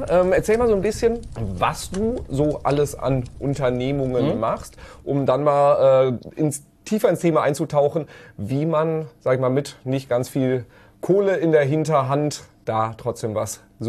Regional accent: North Rhine-Westphalia, Germany; aber ich bin ja auch Sauerländer, ist ja auch eher Biertrinker.

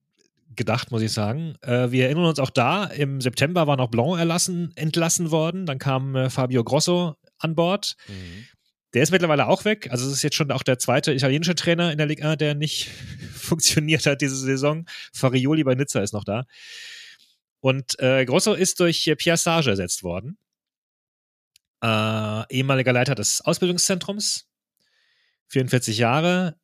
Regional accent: Freiburg, Baden-Württemberg, Germany; Sag ich hier als Freiburger

